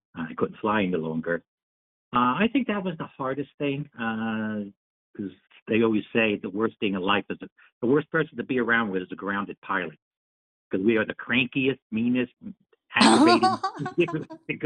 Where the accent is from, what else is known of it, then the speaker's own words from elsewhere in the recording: New Jersey, United States; like I said, I'm from Jersey. That's where I hail from.